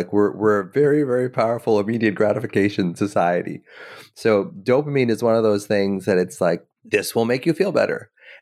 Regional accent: Canada; I mean, I'm Canadian, eh? So it's like, we don't see it as much here

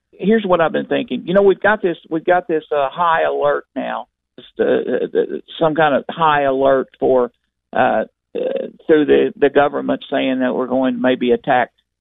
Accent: Conway, Arkansas, United States; And so I'm always … from Conway, Arkansas.

